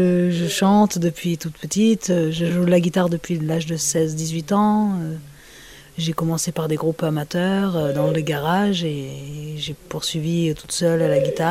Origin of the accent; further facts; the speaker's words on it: Auvergne-Rhône-Alpes, France; ils ont grandi à Paris, donc ils n'avaient pas trop l'accent du sud quand je suis né. Donc du coup, je n'avais pas l'accent du sud. Je suis d'Ardèche.